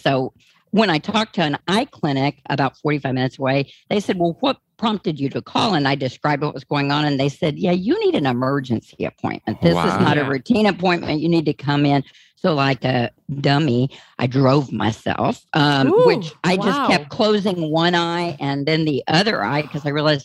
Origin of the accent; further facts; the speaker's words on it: Texas, United States; now in Wisconsin, United States; I'm from Texas, so you probably picked that up on the accent. But I've lived in Wisconsin two separate times for about 10 years